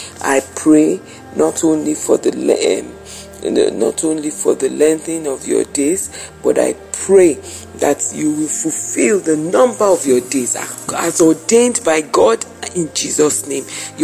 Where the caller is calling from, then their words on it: Nigeria; I'm calling from Nigeria.